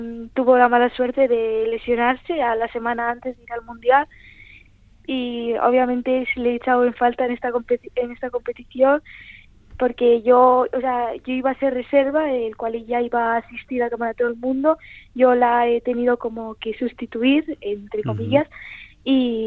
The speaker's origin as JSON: {"language": "Spanish", "country": "Spain", "said": "Bueno, pues a ver, soy española."}